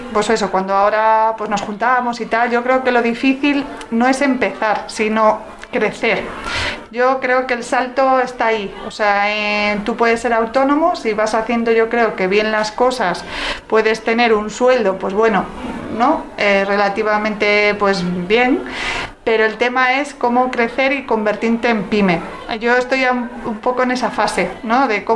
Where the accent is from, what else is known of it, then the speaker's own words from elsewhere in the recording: Ourense, Galicia, Spain; now in Madrid, Spain; como vengo de Orense, que yo soy orensana